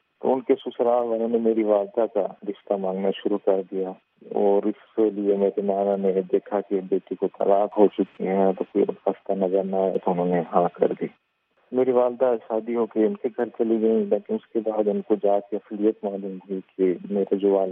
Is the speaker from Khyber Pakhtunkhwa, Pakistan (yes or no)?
yes; Khyber Pakhtunkhwa, Pakistan; اور میں خیبر پختونخوا کا رہنے والا ہوں.